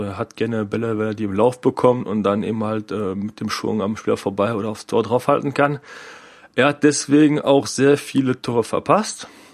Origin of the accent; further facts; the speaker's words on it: Switzerland; Ich komme aus der Schweiz, bin Borussia Mönchengladbach-Fan.